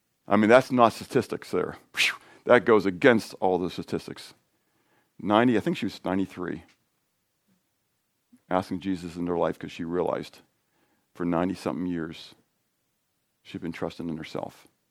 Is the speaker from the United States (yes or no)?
yes; Pittsburgh, Pennsylvania, United States; moved away as an adult; So I'm from Pittsburgh. It's mountains.